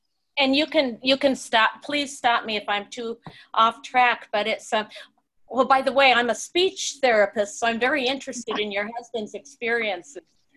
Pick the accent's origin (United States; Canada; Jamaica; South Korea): United States; California; I'm from California, so I have lots of family in California and lots of family in Seattle